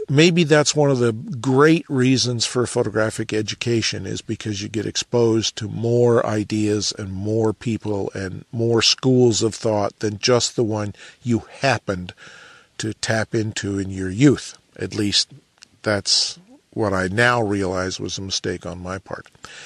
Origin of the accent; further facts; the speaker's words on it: Oregon, United States; And probably because that's the aesthetic I grew up with photographically. I was raised in Oregon.